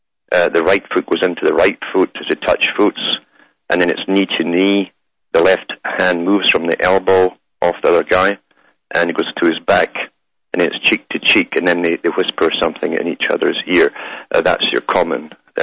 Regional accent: Ontario, Canada; So I'm from Hamish myself, up in Ontario, Canada.

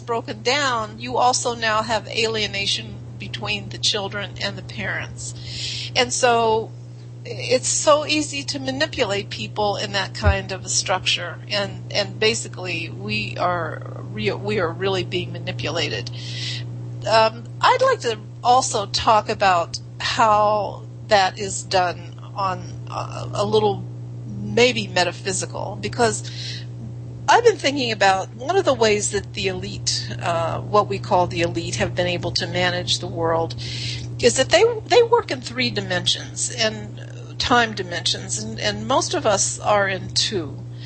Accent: Ohio, United States; I'm originally from Western Ohio near Eastern Pennsylvania

